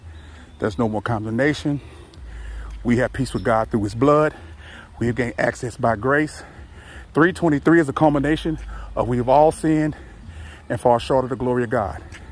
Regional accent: University City, Missouri, United States; I'm in the park, beautiful Miller Park in University City, Missouri, my hometown.

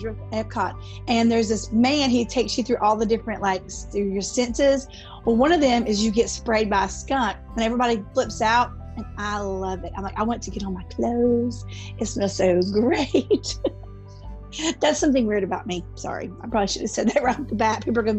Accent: North Carolina, United States; Yeah, I'm from North Carolina. I live right next to Charlotte, North Carolina.

